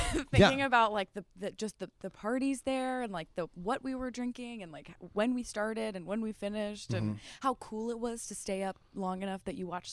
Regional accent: Westchester, Ohio, United States; Westchester, Ohio. We grew up, like, right by a farm.

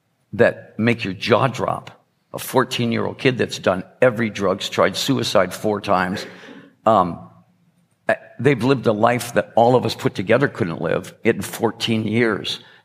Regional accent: Detroit, Michigan, United States; I'm being from Detroit, you know, I've seen drug deals go down.

